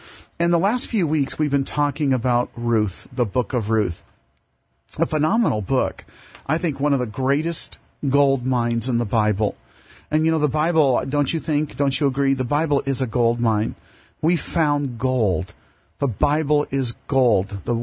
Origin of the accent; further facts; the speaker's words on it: Arcadia, California, United States; Born and raised in Arcadia, California, 49 years ago.